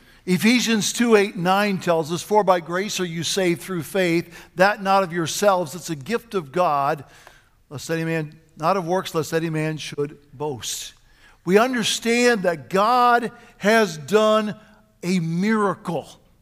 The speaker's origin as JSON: {"language": "English", "country": "United States", "said": "I saw how much I had being as an American"}